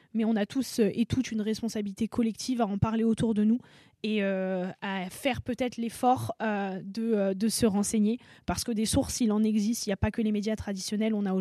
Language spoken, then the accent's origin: French; France; Nous, en tant que Français et Français, ça n'a rien changé à nos vies parce qu'il existait déjà.